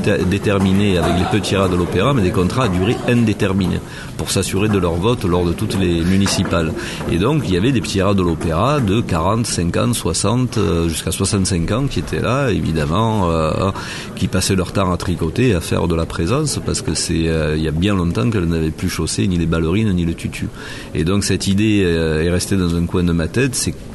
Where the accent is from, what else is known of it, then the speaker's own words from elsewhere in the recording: Aix-en-Provence, Provence-Alpes-Côte d'Azur, France; accent: southern French; also born or lived in Marseille; les gens auront remarqué à mon accent que je suis du Sud, je suis d'Aix-en-Provence et de Marseille.